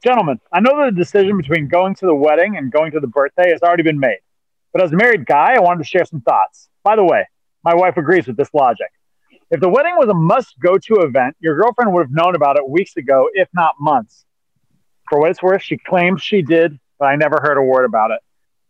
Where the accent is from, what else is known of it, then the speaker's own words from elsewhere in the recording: Anaheim, California, United States; I grew up in Anaheim, and people always wanted to put an accent on it, so it rhymed with Jose.